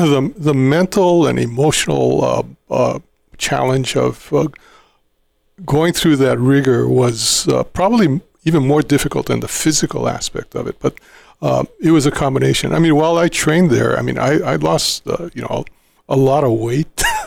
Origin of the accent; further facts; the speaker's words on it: Lanai, Hawaii, United States; And on top of that, I was from Lanai. I didn't come from Honolulu, so I didn't know a lot of people in Honolulu.